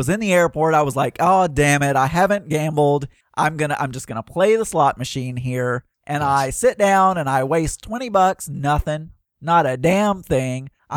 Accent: Southern United States, United States; I'm sure there are going to be some Southern people that disagree with me, but I'm from the South, and in the South, where people are not as open to gayness

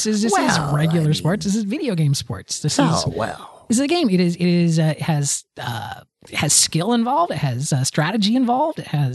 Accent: the South, United States; I love sweet potatoes. I'm from the South, Toppy.

